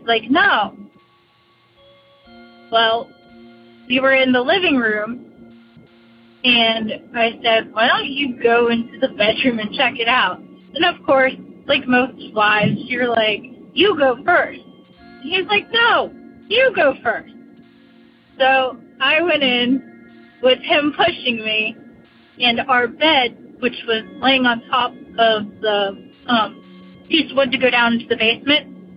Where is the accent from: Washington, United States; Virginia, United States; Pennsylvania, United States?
Pennsylvania, United States; Pittsburgh; I am from Pittsburgh, PA, and this is my ghost story.